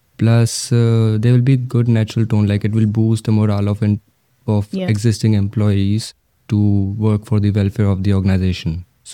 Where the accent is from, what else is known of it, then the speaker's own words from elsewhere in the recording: Delhi, India; I'm from Delhi.